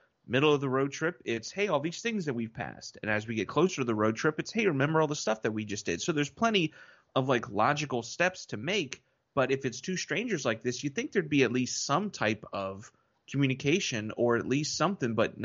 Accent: New York, United States; I'm from New York.

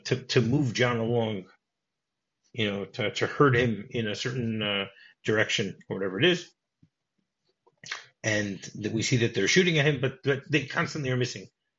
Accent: Detroit, Michigan, United States; now in Israel; So, no, because I mean, I grew up in Detroit and I remember, you know, that there would be two gas stations across the street from each other that would have different prices.

